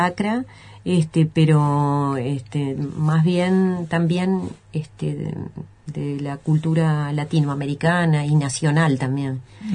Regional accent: Montevideo, Uruguay; born there; also born or lived in Rocha; soy nacida en Montevideo, pero tuve 2 o 3 años que viví en el departamento de Rocha por cuestiones familiares, de mis abuelos que necesitaban compañía, y bueno, con mis padres.

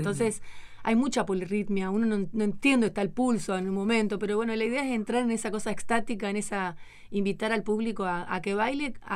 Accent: Concordia, Entre Ríos, Argentina; Bueno, fíjate que yo toda mi infancia fue en Concordia, entonces Salto está enfrente.

